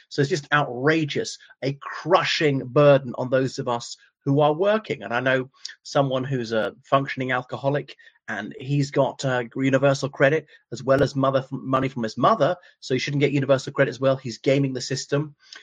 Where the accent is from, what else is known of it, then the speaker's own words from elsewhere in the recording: Ireland; from Ireland.